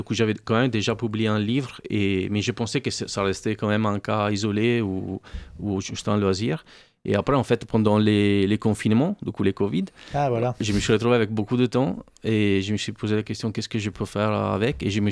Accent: Italy; now in Paris, France; moi je suis italien, entre italiens, en fait, on dit « sono charrette », on ne traduit pas « charrette ».

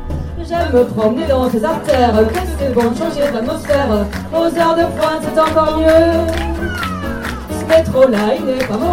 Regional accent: Toulouse, Occitanie, France; Je suis une Toulousaine

